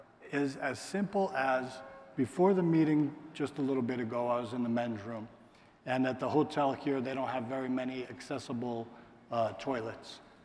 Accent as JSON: {"language": "English", "region": "New Mexico", "country": "United States", "said": "I'm from New Mexico, I'm from somewhere else"}